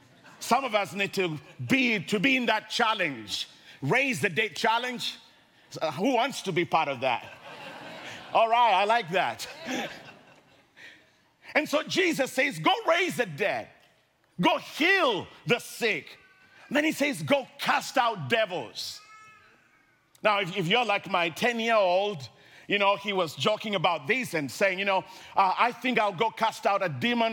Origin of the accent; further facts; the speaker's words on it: Minneapolis, Minnesota, United States; And I said, I come from Minneapolis.